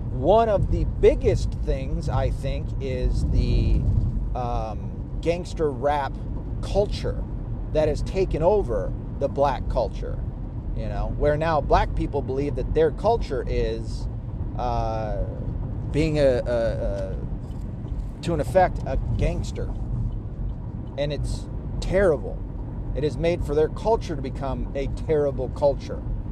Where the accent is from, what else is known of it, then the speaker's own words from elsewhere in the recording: Arkansas, United States; born there; I came down there as a northerner to them, even though I was born in Arkansas, and everybody hated me.